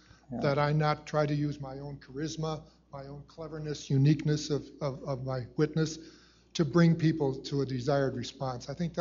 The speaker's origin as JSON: {"language": "English", "town": "Rochester", "region": "Minnesota", "country": "United States", "said": "from Rochester, Minnesota."}